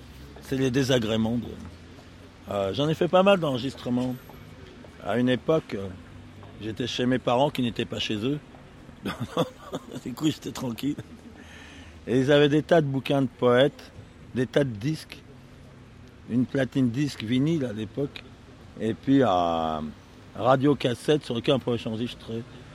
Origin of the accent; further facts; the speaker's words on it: Paris, Île-de-France, France; je suis parigot, hein